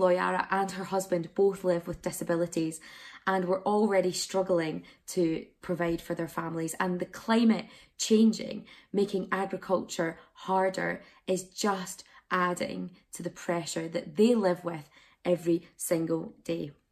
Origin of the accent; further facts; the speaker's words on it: Glasgow, Scotland, United Kingdom; hosted in Glasgow in 2021, which is my hometown and where I live.